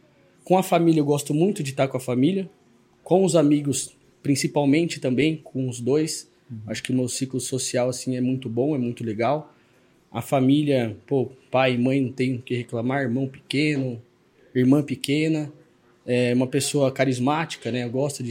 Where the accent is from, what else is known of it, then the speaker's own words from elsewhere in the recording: Jundiaí, São Paulo, Brazil; eu sou de Jundiaí, não sou aqui de Indaiatuba, conheço a cidade, né, porque a gente tá próximo